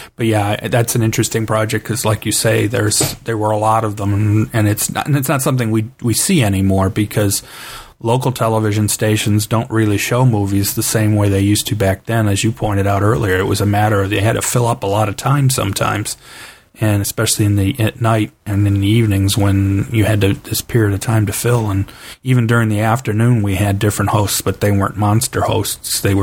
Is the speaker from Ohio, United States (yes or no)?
yes; Cleveland, Ohio, United States; I grew up in Cleveland, Ohio.